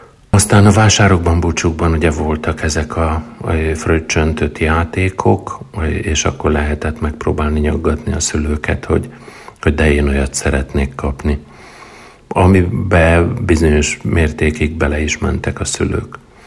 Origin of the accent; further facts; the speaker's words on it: Báta, Tolna, Hungary; Valószínűleg tudjátok, Bátán nőttem föl, ez egy pici zsákfalu